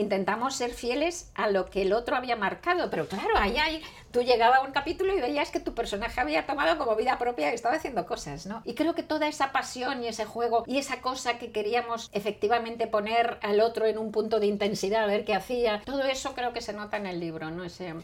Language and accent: Spanish; Madrid, Community of Madrid, Spain; Pero yo soy de Madrid, no conozco mucho Barcelona